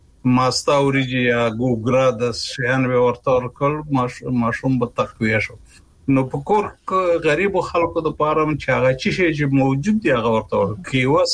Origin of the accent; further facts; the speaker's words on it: Kunar, Afghanistan; زمونږ په محیط کې چې زه په کنړ کې لوی شوم